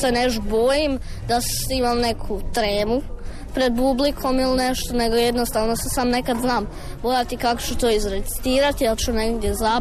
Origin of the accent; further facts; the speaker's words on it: Čepin, Osijek-Baranja County, Croatia; Dolazim iz škole Vladimir Nazor, iz Čepina sam. I drugi ja sam razred.